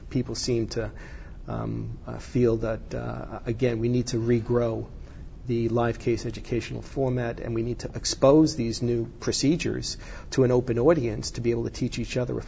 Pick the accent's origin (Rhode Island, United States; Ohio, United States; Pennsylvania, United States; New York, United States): New York, United States; New York City; I grew up in New York and still had family in New York. If I ever had an opportunity to come back to the city, I think that would be great.